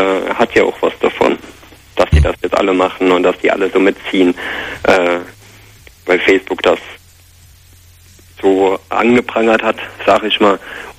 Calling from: Aalen, Baden-Württemberg, Germany; ich komme aus Aalen.

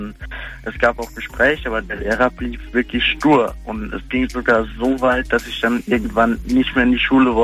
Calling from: Pirmasens, Rhineland-Palatinate, Germany; Pirmasens.

